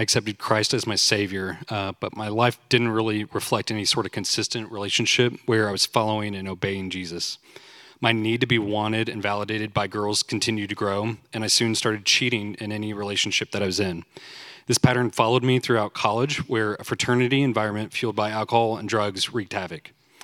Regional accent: McKinney, Texas, United States; I grew up in McKinney, just north of here

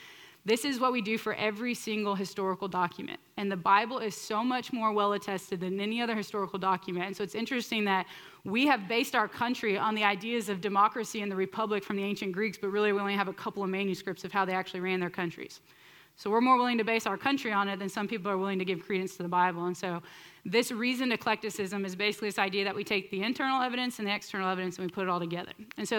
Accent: California, United States; I'm also from California.

